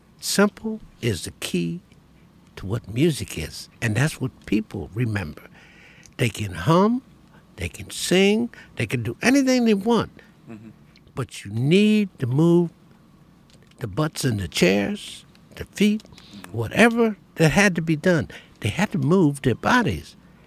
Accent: Elkton, Maryland, United States; But I got this in my hometown in Elkton, Maryland.

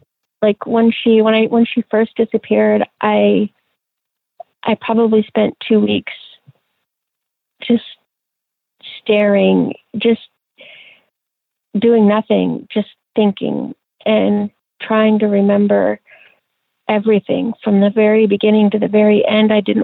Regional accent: La Grande, Oregon, United States; we moved back to my hometown in La Grande.

